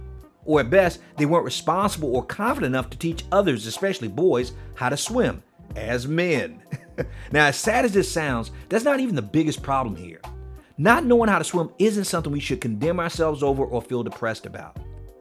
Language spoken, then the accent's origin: English; Miami, Florida, United States; when I grew up in Liberty City, we had 5 high schools in Liberty City and 2 mall-sized shopping centers and a theater.